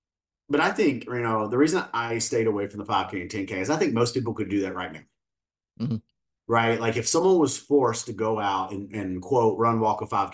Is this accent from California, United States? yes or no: no; West Virginia, United States; I'm from West Virginia originally, love the West Virginia mountains.